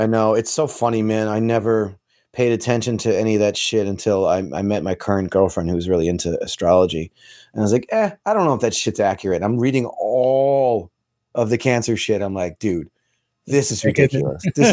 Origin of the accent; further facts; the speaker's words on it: United States; oh yeah, I'm from the States. Like I'm here and I have a day off with my band.